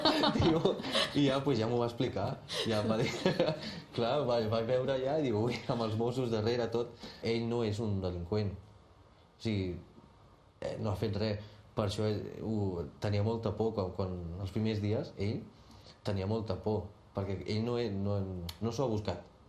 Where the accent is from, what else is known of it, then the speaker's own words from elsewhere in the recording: Catalonia, Spain; jo sóc català